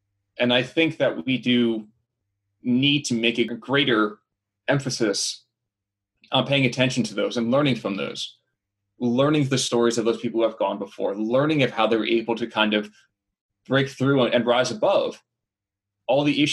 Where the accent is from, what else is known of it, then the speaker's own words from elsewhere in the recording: New Jersey, United States; I am born and raised in New Jersey.